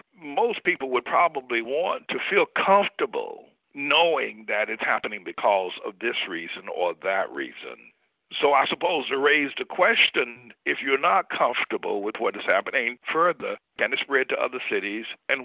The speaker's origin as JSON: {"language": "English", "region": "North Carolina", "country": "United States", "tie": "born or raised there", "said": "The small town I grew up in North Carolina, the sheriff was white, all the police officers were white, all the deputies were white."}